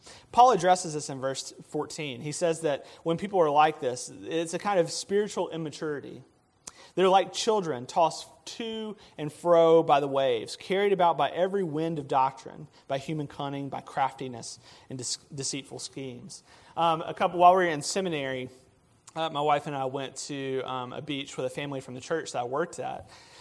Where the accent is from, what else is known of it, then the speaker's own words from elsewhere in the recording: Mississippi, United States; So I'm from Mississippi. I'm from the Deep South. We have a very strong way of thinking and doing things that is very different than other parts of the United States.